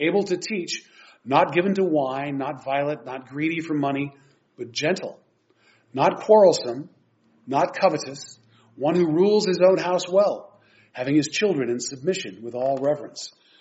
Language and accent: English; California, United States; And, you know, I grew up in California.